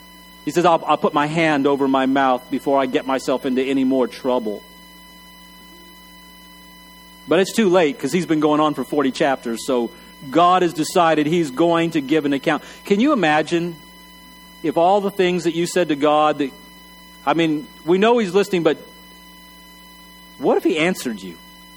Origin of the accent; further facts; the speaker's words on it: Texas, United States; Now, I grew up in Texas.